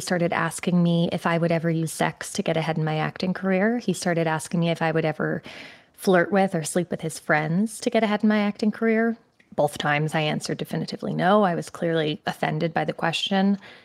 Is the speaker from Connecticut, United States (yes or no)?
yes; Connecticut, United States; So I grew up in Connecticut. So I went to my parents' house in Connecticut and I was preparing for the interview.